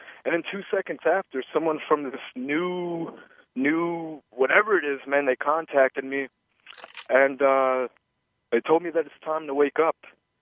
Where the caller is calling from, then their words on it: New Orleans, Louisiana, United States; I am calling from New Orleans, Louisiana.